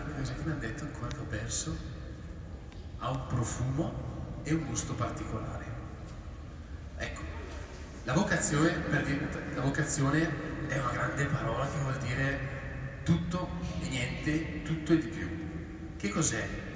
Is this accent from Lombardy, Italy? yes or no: yes; Brusaporto, Lombardy, Italy; 24 anni e sono originario di Brusaporto, che è un paese abbastanza lontano. Qua piccolino, niente di che.